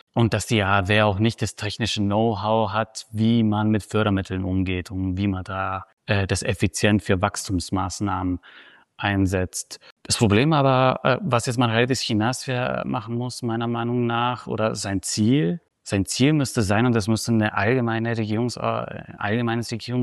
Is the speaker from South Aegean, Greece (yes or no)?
yes; Paros, South Aegean, Greece; Ich bin auf Paros aufgewachsen, dort sind meine Wurzeln.